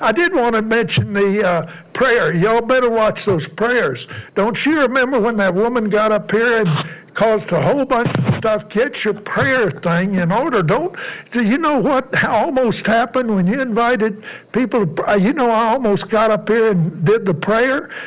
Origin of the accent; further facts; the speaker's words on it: Alabama, United States; I'm from Alabama, you know, sort of, I got a problem, going to have to go back.